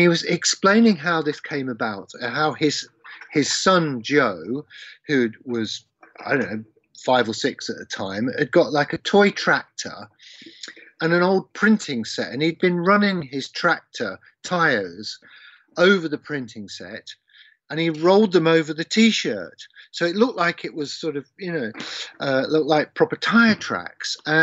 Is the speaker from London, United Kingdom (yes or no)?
no; Leicester, East Midlands, United Kingdom; in my hometown of Leicester